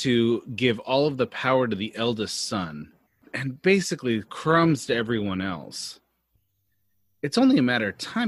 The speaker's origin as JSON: {"language": "English", "region": "California", "country": "United States", "tie": "born or raised there"}